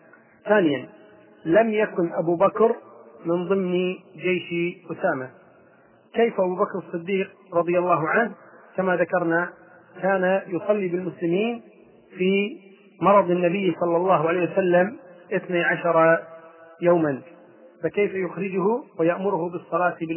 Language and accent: Arabic; Kuwait; دكتور طبيب عندنا في الكويت